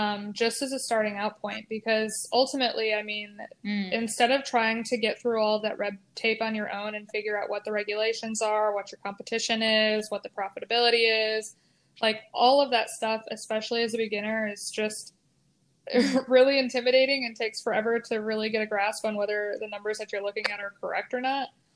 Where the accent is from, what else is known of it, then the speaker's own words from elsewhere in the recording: Michigan, United States; now in Texas, United States; we live in Texas now, but we grew up in just outside of Grand Rapids.